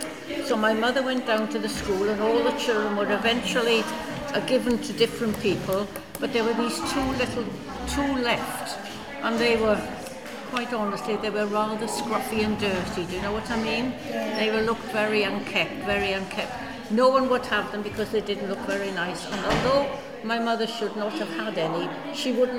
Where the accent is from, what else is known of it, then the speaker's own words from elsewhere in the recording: Wales, United Kingdom; But the main one is I lived in a small mining village. You can probably tell I'm from South Wales, can you? Yeah, I lived in a small mining village.